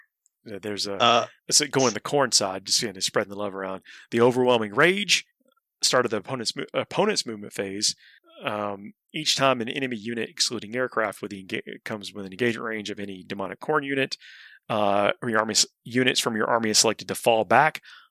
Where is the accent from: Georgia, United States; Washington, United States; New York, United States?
Georgia, United States; Forget that I'm sometimes, you know, it's late and I'm from Georgia.